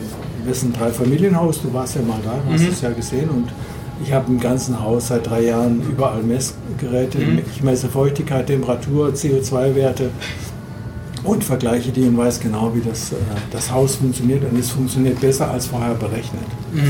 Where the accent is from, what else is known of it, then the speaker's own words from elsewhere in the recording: Freiburg, Baden-Württemberg, Germany; ich nehme jetzt ein Beispiel aus Freiburg, meiner Heimat